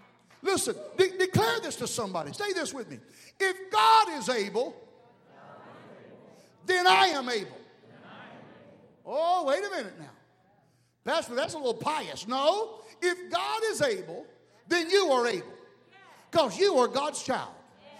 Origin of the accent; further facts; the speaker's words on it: Alabama, United States; And yes, my family tree did have branches, even though I am from Alabama.